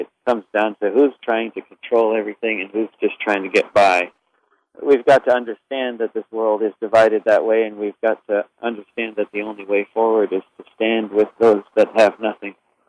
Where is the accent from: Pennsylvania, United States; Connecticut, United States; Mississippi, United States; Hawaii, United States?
Connecticut, United States; Well, it's always significant to be in Connecticut for me because I grew up in Connecticut, so I get to come see lots of friends and family every time I'm there.